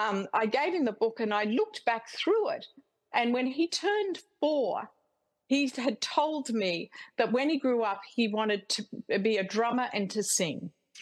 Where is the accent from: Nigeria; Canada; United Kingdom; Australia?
Australia; moved away as an adult; now in United States; We came to America from Australia in 1991. It was in failure that we came. We had nothing.